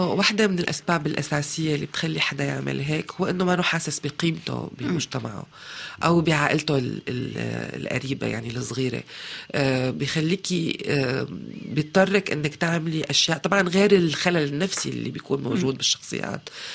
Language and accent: Arabic; Syria; غير أنه الموضوع بالنسبة إلي كسورية مهم جدا وكان صعب على كل المستويات.